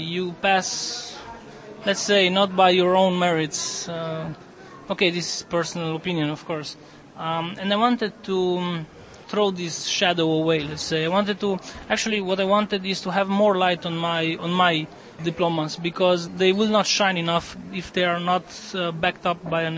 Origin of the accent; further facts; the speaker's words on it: Arad, Arad County, Romania; I was born in 1918 in Arad, that's a city in Romania, very close to the Hungarian border.